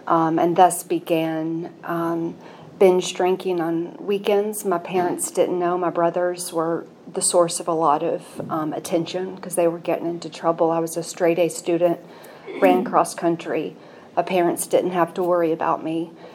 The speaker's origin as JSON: {"language": "English", "town": "Franklin", "country": "United States", "tie": "born or raised there", "said": "I'm a hometown girl. I grew up in Franklin when Franklin was a tiny town."}